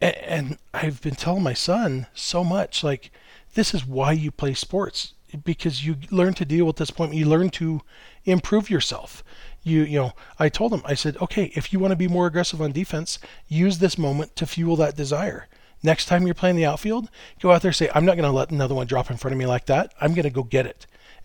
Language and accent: English; United States; I grew up white in America.